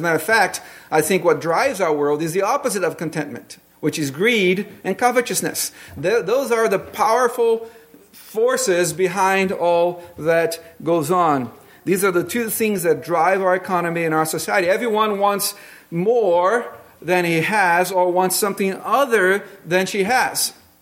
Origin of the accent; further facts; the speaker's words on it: Brazil; Growing up in Brazil, there was a big book that every girl was supposed to read.